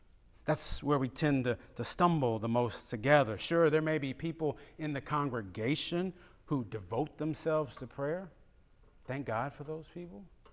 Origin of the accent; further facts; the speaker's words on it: Galveston, Texas, United States; Now, I'm from Galveston, you know that. Give me a hurricane, give me a tornado, but if the ground starts moving, y'all, I'm scared.